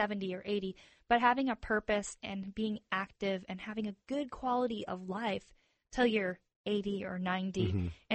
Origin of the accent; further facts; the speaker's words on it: Michigan, United States; now in Las Vegas, United States; I think I grew up in Michigan. We knew all of our neighbors.